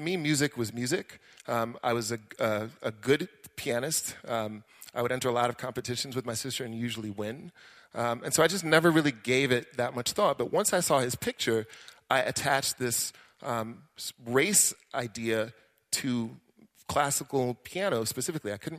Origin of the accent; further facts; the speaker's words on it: Washington, District of Columbia, United States; born there; I was born here in the United States, in Washington, D.C., and I sound very much like an American, but I did not really grow up, at least initially, as an American.